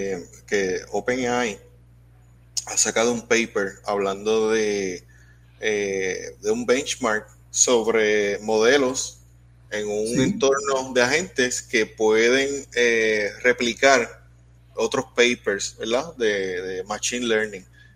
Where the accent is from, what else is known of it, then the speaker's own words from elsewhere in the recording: Puerto Rico; perdonen mis anglicismos, yo soy de acá de Puerto Rico, los tengo.